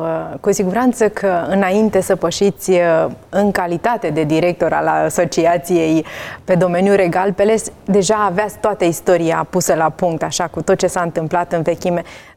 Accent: Romania; de bucurie, de mândrie că suntem români

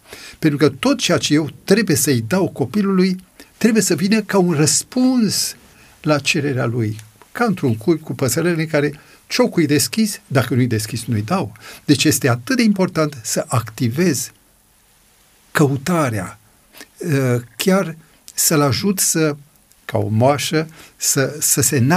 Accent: Brașov, Brașov County, Romania; M-am întors în orașul natal.

